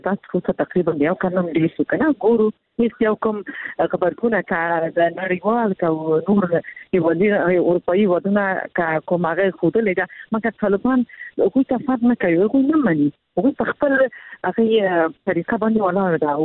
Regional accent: Afghanistan; مونږ خپل افغان یو، زمونږ ټول یو ځای کې نه وو، باید مونږ خبرې وکړو.

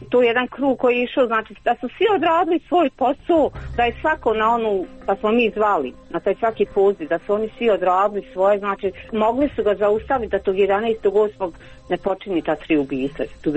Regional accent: Gradačac, Federation of Bosnia and Herzegovina, Bosnia & Herzegovina; Znači ujutro je u 8 sačekao kod nas u Gradačcu da se otvori pošta i otišao je podigao to.

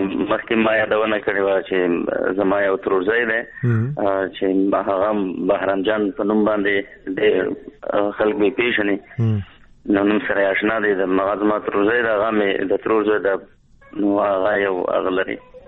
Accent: Paktia, Afghanistan; زه د پکتیا اوسېدونکی یم او ولسوالۍ مو ستکرم ده او کلی مو کوسین ده

